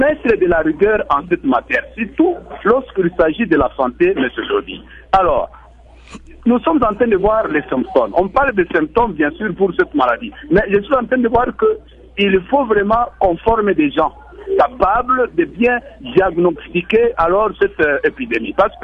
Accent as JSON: {"language": "French", "town": "Lubumbashi", "region": "Haut-Katanga", "country": "DR Congo", "said": "Vous savez, ici, chez nous, à Lubumbashi"}